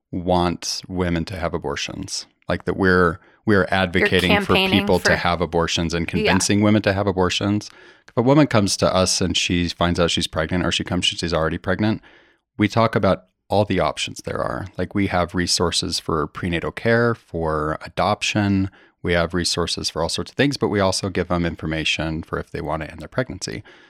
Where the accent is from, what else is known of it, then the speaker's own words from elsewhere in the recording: Utah, United States; Like, we grew up in Utah, at least us kids did.